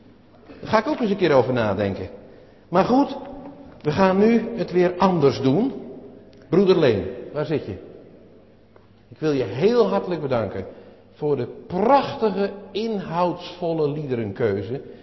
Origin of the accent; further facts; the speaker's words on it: Pernis, South Holland, Netherlands; ik ben een jongen van de Maas. Ik ben opgegroeid, geboren in het kleine dorpje Pernis en dat ligt aan de Maas. Dus ik heb heel wat aan de Madroel, zo heet dat bij ons, de Maaskant, gespeeld en later ook gewandeld, gelopen.